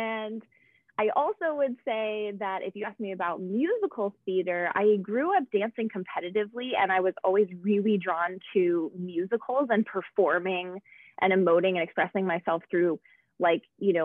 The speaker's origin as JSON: {"language": "English", "region": "California", "country": "United States", "said": "I'm from California originally, so I like to talk about"}